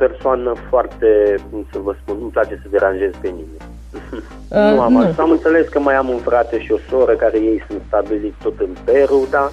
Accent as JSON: {"language": "Romanian", "town": "Eftimie Murgu", "region": "Caraș-Severin", "country": "Romania", "tie": "born or raised there", "also_born_or_lived": "Timișoara", "said": "M-am născut la Timișoara, la 3 ani am plecat la Eftimie Murgu, acolo am făcut clasele 1-8, apoi am revenit înapoi la Timișoara"}